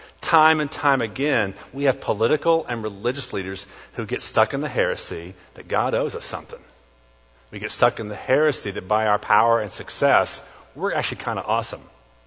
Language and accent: English; United States; my nation is so awesome, I'm kind of owed something because I'm an American.